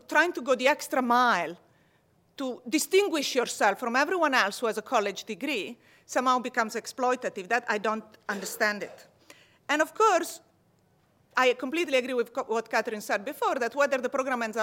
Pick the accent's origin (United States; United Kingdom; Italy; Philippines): Italy; English is a second language; I was born and raised in Italy, as you probably will quickly hear from my accent.